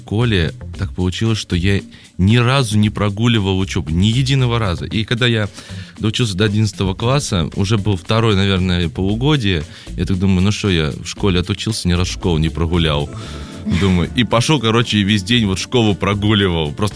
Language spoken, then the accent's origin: Russian; Yelets, Lipetsk Oblast, Russia; А у нас под Ельцом, под городом, откуда я родом, есть Варгольские скалы, вот.